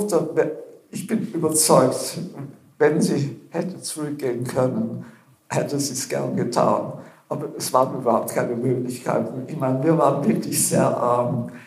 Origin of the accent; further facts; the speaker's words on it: England, United Kingdom; ich als Schulkind in England